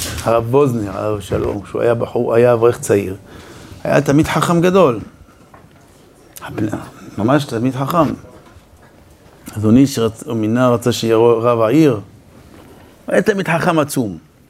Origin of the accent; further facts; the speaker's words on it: Beersheba, Southern District, Israel; זה בדיוק היה עיר מולדתי באר שבע.